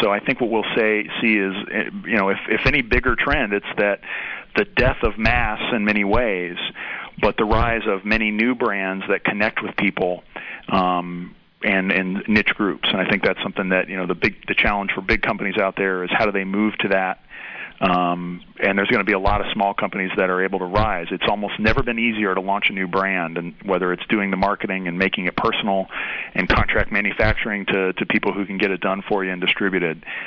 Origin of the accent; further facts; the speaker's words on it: Atlanta, Georgia, United States; now in Cincinnati, United States; I grew up in Atlanta, where we saw incredible fast growth that actually wrecked the quality of life in many ways.